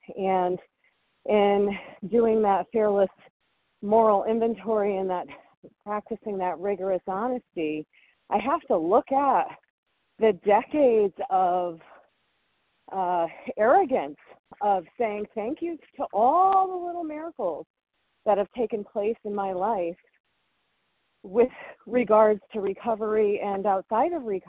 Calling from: Connecticut, United States; Hi, this is … in Connecticut, and I am a recovering compulsive overeater.

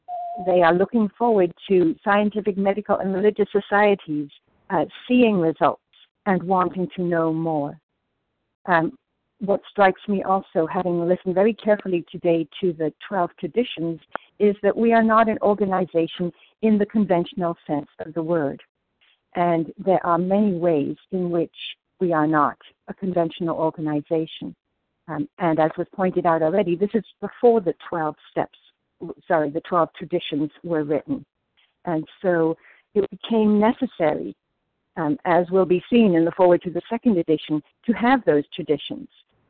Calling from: New Jersey, United States; Good morning. … in New Jersey.

